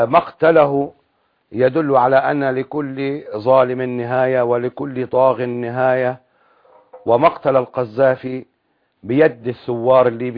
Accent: Syria; عندنا في سوريا

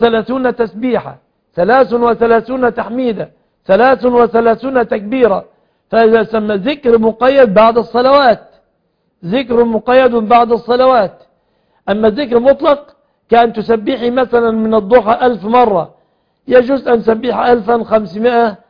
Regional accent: Egypt

